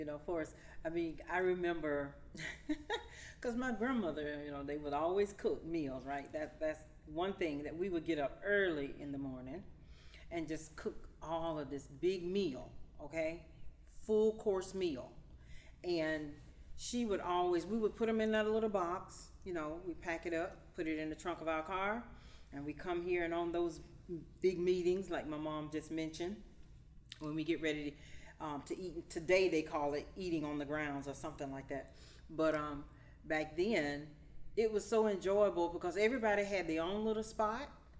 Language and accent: English; Valdosta, Georgia, United States; also born or lived in Newark; I was born in Essex County, Newark, New Jersey. And I came here to Valdosta when I was about 8 months old. So I've been here ever since.